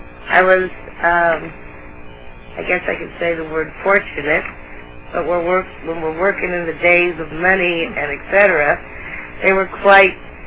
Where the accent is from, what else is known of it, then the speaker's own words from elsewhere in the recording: Indianapolis, Indiana, United States; I was born and raised in Indianapolis.